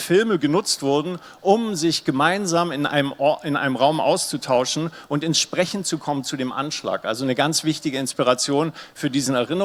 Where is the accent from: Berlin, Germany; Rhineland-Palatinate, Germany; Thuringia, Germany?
Berlin, Germany; ich komme nicht aus Köln, ich komme aus Berlin